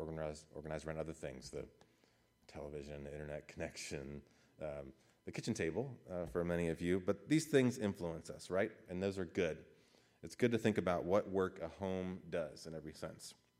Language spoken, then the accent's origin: English; the South, United States; I grew up in houses that even when they were small, I grew up in the South, we had a separate family room and living room.